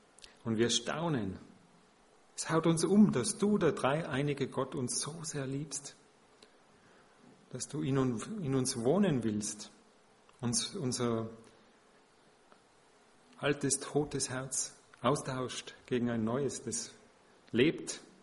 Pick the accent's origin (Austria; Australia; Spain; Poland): Austria; Und bei uns in Österreich hat fast jeder eine Bibel zu Hause.